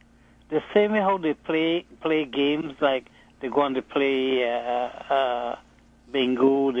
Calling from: Brooklyn, New York, United States; I'm here. I'm calling from Brooklyn.

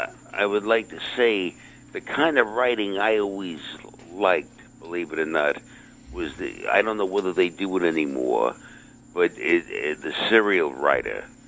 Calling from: The Bronx, New York, United States; from the Bronx here

